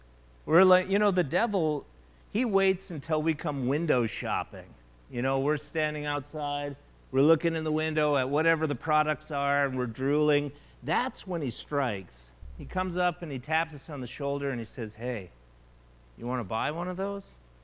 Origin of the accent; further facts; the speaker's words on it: Montana, United States; I come from Montana, where cattle is the big deal.